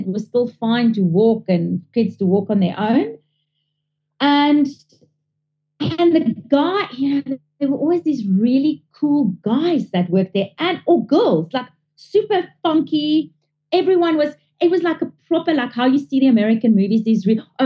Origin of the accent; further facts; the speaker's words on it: South Africa; born there; I'm Italian. I'm South African born, but my father is fully Italian.